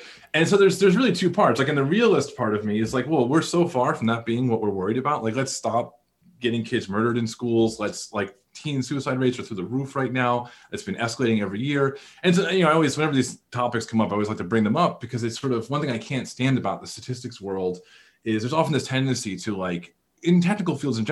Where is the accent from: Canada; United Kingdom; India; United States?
United States; Northeast; I grew up in the Northeast, relatively liberal world